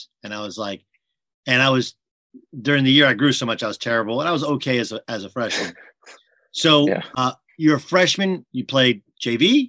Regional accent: Milwaukee, Wisconsin, United States; born there; I was born in Milwaukee. I have a lot of friends from that part of, around there in Chicago, whatever, done some work there as well at times.

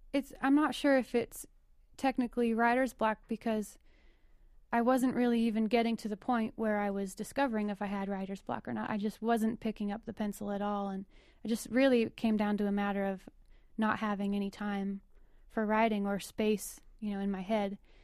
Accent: Idaho, United States; I grew up in Idaho. I still consider Idaho to be kind of home, you know, with a capital H. My whole family's there and everything.

